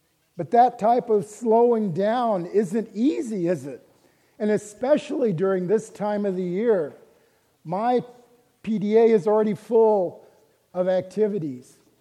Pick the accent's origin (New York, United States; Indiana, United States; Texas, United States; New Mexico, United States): Texas, United States; I'm from Texas. This is really hard.